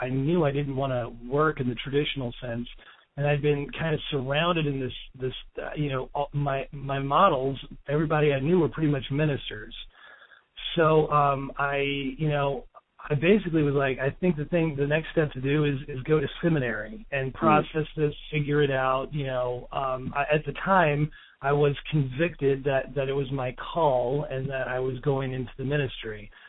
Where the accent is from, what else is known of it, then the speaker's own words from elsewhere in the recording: California, United States; born there; I was born in Northern California, and I am the firstborn of a couple of ministers. And so my parents kind of moved us around a lot.